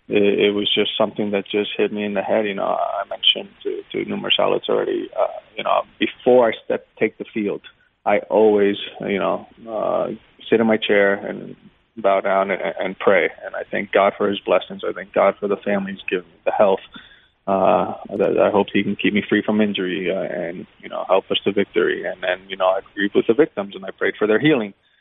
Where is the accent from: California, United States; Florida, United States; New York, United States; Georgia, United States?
Florida, United States; Me and my friends growing up in South Florida, we were big fans of yours